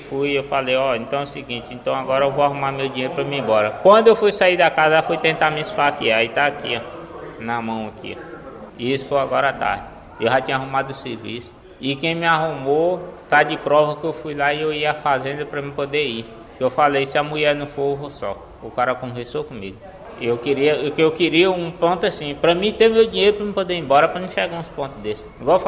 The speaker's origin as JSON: {"language": "Portuguese", "region": "Tocantins", "country": "Brazil", "said": "Em Minas Gerais, que eu sou de Tocantins."}